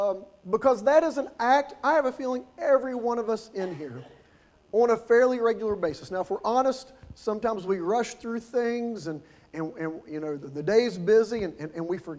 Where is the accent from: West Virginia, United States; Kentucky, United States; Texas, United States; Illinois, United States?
West Virginia, United States; And growing up in West Virginia with my family, I always enjoyed, even though we were a pretty small family